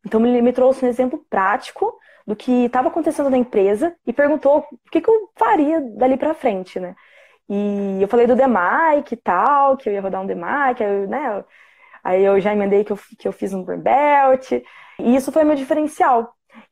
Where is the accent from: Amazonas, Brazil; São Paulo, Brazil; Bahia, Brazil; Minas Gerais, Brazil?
São Paulo, Brazil; Taubaté; Porque eu sou de Taubaté, né?